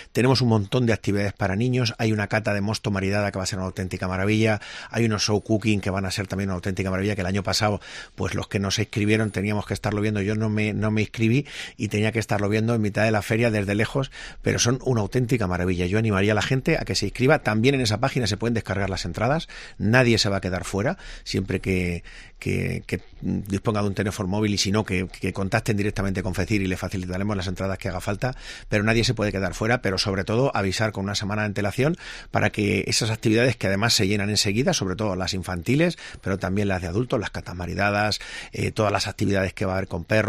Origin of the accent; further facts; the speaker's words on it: Spain; todos somos españoles